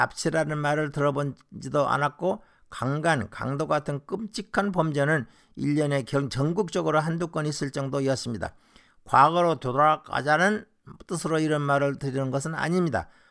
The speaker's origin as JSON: {"language": "Korean", "region": "North Jeolla", "country": "South Korea", "tie": "born or raised there", "said": "저는 전북의 한 시골에서 어린 시절을 보냈습니다. 50여 가구가 사이좋게 살던 저희 마을에는 집집마다 살구나무가 있었습니다."}